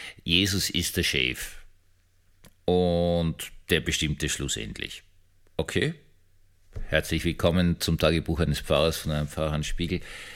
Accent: Vienna, Austria; Also ich bin in Wien aufgewachsen, wir sind in die Gumpendorfer Evangelische Kirche gegangen, die riesige Gustav-Adolf-Kirche, heutzutage 12-Apostel-Kirche

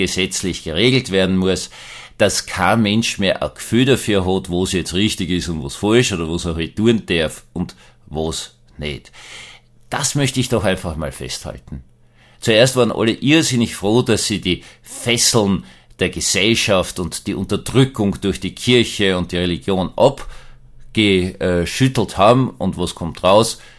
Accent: Austria; ich bin halt da, ich bin halt Österreicher.

